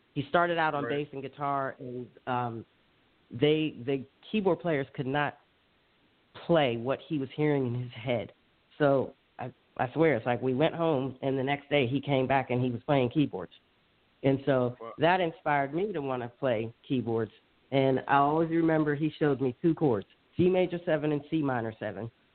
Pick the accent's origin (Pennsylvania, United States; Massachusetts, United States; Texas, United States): Pennsylvania, United States; Pittsburgh; now in New York, United States; I was moving from Mayberry RFD, like, and then to New York, and from Pittsburgh, just like upper middle class, and then into New York.